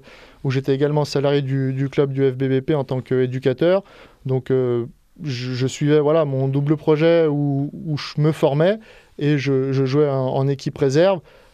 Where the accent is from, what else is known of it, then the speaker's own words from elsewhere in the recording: Bourg-en-Bresse, Auvergne-Rhône-Alpes, France; j'ai 29 ans, je suis natif de Bourg-en-Bresse.